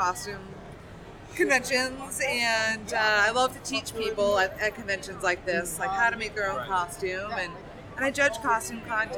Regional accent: Boston, Massachusetts, United States; I'm a costumer from Boston, and I've been doing this for 11 years.

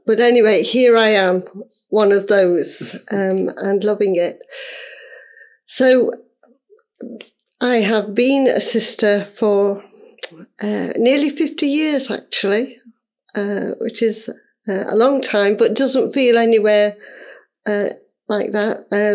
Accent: Bolsover, East Midlands, United Kingdom; I'm a presentation sister. I actually come from this parish. I was born and brought up in Bolsover, and I went to the little primary school next door.

